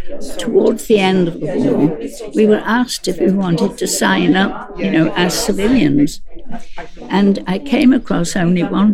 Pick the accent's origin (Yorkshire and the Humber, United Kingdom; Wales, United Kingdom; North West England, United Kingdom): North West England, United Kingdom; now in London, United Kingdom; Lancashire.